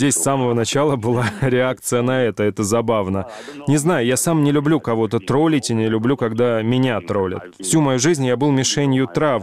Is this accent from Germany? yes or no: no; Georgia; moved away as an adult; Я вырос в Грузии и жил там до 20 лет, так что Грузия была большой частью моего становления